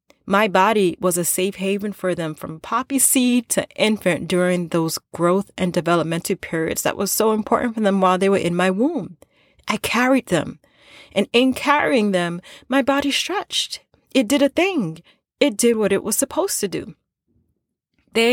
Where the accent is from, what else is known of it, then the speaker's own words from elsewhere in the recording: Queens, New York, United States; accent: New York; I'm a New Yorker, born and raised in Queens, New York. If the accent comes out, it comes out. It's a part of who I am.